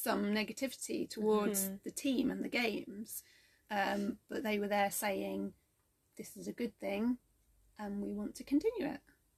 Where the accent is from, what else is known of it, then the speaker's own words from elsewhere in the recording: Bletchley, South East England, United Kingdom; because I'm from Bletchley, I'm not sort of saying all their negative things.